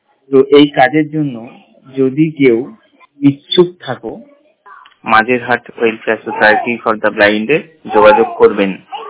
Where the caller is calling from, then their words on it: Barachapa, West Bengal, India; আমি পশ্চিমবঙ্গের উত্তর চব্বিশ পরগনা জেলার ব্যারাচাপা থেকে বলছি।